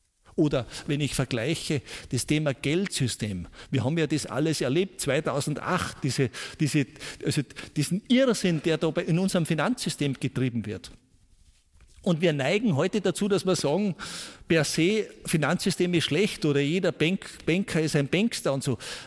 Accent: Salzburg, Austria; Ich bin in den Salzburger Alpen aufgewachsen, in einem kleinen Bergdorf.

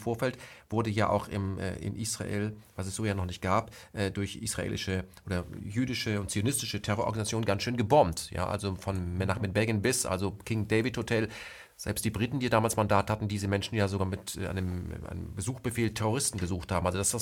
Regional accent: Germany; Ich frage mich dann immer als ein Deutscher, auch mit iranischen Wurzeln, aber auch mit jüdischen Wurzeln im Iran, aber auch mit französischen Wurzeln, und ich habe auch schwedische Wurzeln

